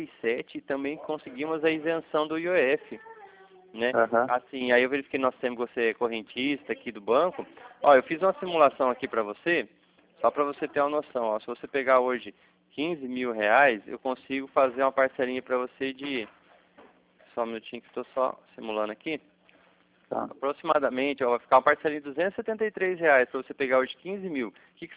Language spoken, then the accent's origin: Portuguese; Cornélio Procópio, Paraná, Brazil; eu sou daqui de Cornélio Procópio, no Paraná, né?